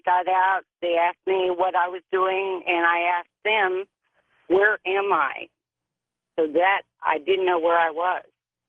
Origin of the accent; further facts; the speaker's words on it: St. Joseph, Missouri, United States; also born or lived in Albuquerque, New Mexico; I was like 38 years old, and I was from St. Joseph, and I went to Platte City to meet a gentleman.